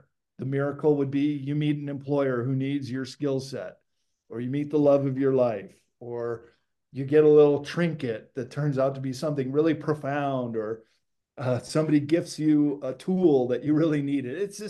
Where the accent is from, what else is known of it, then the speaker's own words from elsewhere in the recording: Illinois, United States; then a kid I grew up with in Illinois